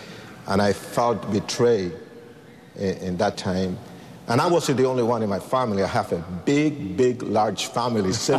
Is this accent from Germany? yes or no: no; Puerto Rico; born there; I was born in Puerto Rico. I was born in a witchcraft home.